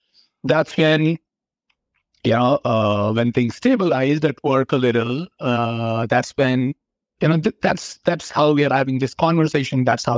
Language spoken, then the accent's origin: English; India; moved away as an adult; now in United States; So I am originally from India. I've lived and worked there for a large part of my life before I moved to the U.S.